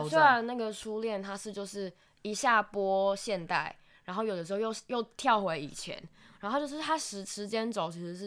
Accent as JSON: {"language": "Chinese", "country": "China", "tie": "born or raised there", "said": "我们是同一个年代，就是我在对岸长大，好吗？"}